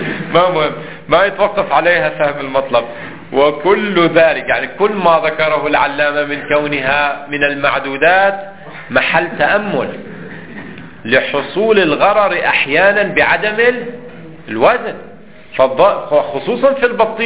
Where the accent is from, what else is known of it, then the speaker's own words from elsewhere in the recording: Lebanon; مثلا عندنا في لبنان في القمح يوجد كيل مخصوص يقال له المد